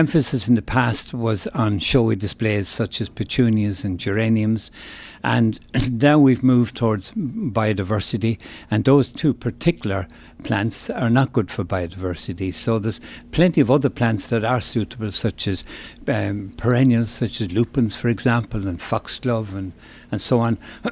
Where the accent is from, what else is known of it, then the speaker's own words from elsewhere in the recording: Ballyjamesduff, County Cavan, Ireland; I'm from Ballygemstuff, and the priest entered the tidy towns back in the late 50s